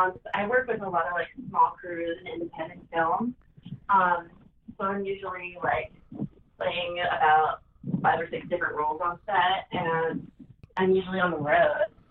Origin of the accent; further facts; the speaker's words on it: Wrightwood, California, United States; Originally, yes. I was born and raised in Rainwood, California, which in the 90s was a town of about 1,500 people.